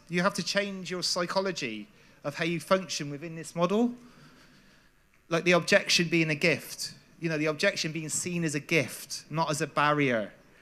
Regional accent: Forest of Dean, South West England, United Kingdom; now in Bristol, United Kingdom; I'm from the Forest of Dean in the UK. And so is Andy. And I also live in Bristol now, which is very similar.

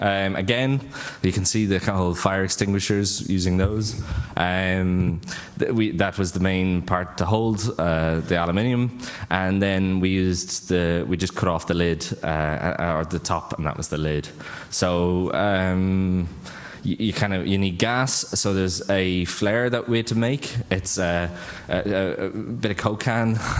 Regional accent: Ireland; I come from Ireland, from Hackerspace in Dublin, TOG

